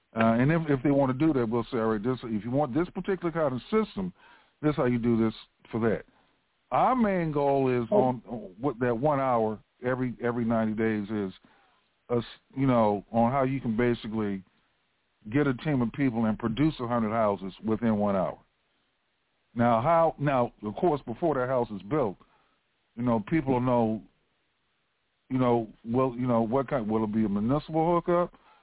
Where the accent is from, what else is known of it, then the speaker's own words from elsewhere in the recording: Washington, District of Columbia, United States; I'm originally from Washington, D.C., and I still have a house in Washington, D.C.